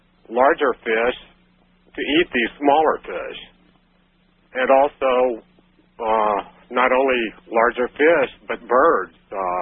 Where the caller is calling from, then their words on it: California, United States; I'm calling from Southern California.